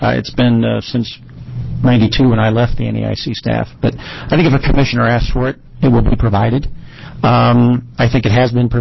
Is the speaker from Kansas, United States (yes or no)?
yes; Kansas, United States; That's Missouri. I'm from Kansas.